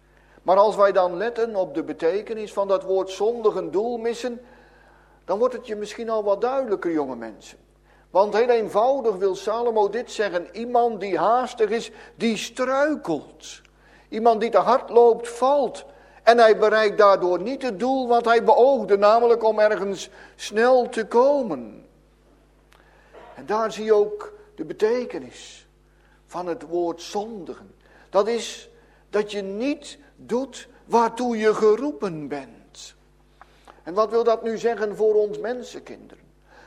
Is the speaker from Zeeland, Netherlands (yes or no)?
no; Werkendam, North Brabant, Netherlands; Zo herinner ik mij nog als kind in onze geboorteplaats Werkendam